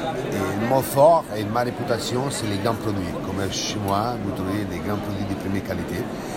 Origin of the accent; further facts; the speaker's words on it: Naples, Campania, Italy; French is a second language; je viens de Naples et comme vous savez, il y a du soleil et on est toujours de bonne humeur.